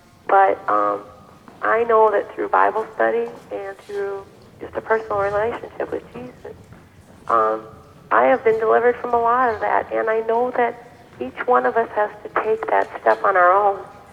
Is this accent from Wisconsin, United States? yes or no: yes; La Crosse, Wisconsin, United States; Okay, I'm from La Crosse, Wisconsin.